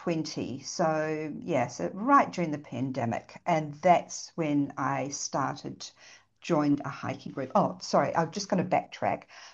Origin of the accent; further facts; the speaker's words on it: New Zealand; also born or lived in Japan; now in Australia; So originally I'm from I was born in New Zealand